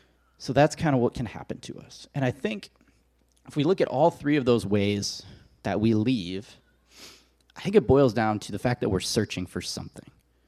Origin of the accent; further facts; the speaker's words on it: Watertown, Wisconsin, United States; now in Madison, United States; I moved from Watertown, Wisconsin, which is about 45 minutes from here, and I moved to Madison in 2004 to go to college.